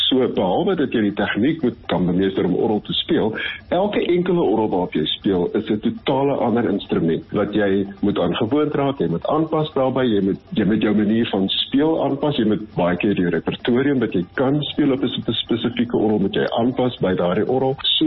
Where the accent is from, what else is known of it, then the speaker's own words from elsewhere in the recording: Bloemfontein, Free State, South Africa; moved away; Ek bly nie op die oomblik in Suid-Afrika nie, maar ek kom van Bloemfontein af en ek het gestudeer in die Vrystaat Universiteit.